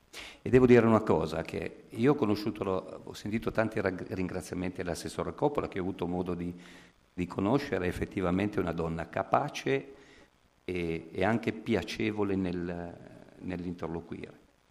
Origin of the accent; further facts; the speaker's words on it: Turin, Piedmont, Italy; io mi rendo conto, da torinese, ripeto